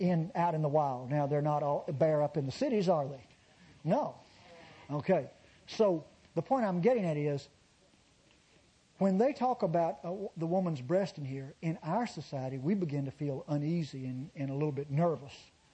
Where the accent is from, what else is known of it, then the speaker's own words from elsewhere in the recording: the South, United States; Now, I'm from the Old South. I'm 57.